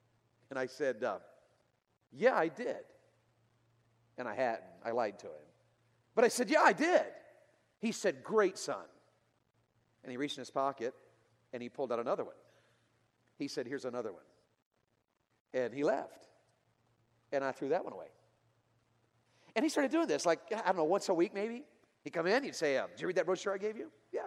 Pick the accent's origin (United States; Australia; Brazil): United States; Tennessee; but where I grew up in Tennessee, if it's going to snow, people go to the store and buy everything.